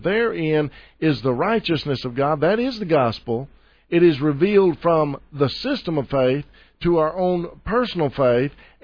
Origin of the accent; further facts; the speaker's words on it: Texas, United States; I am from Texas. I know I'm from Texas. I can prove I'm from Texas. I love this state.